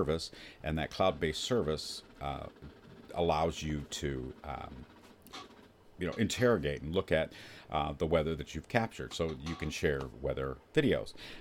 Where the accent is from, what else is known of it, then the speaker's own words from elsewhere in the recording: Indiana, United States; It seems strange, but I grew up in Indiana and we had a lot of thunderstorms, and you always want to know where lightning's actually striking.